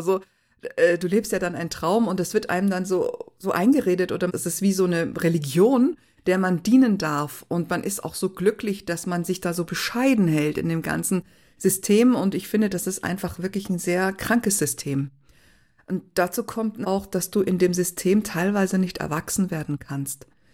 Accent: Munich, Bavaria, Germany; in München, in meiner Heimatstadt

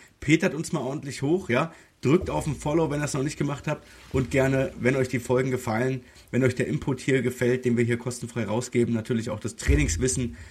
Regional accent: Dresden, Saxony, Germany; born there; Ich bin in Dresden geboren.

